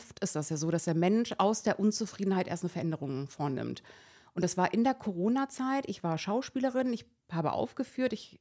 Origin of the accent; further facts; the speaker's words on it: Iran; Also ich bin Iranerin.